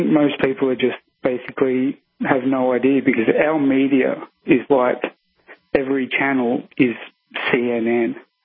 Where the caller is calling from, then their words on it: Melbourne, Victoria, Australia; I'm in Melbourne. I'm in the outer suburbs.